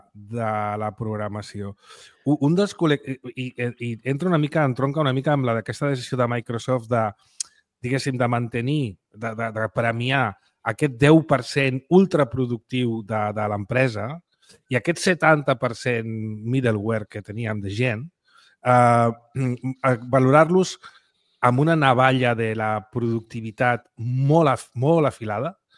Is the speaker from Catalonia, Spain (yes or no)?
yes; Barcelona, Catalonia, Spain; born there; jo soc nascut a la Sagrada Família